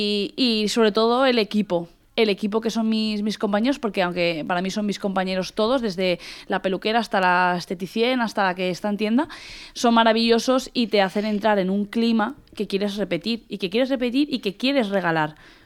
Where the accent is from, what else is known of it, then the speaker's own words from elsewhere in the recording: Levante, Spain; nos une un sentimiento y es que somos del Levante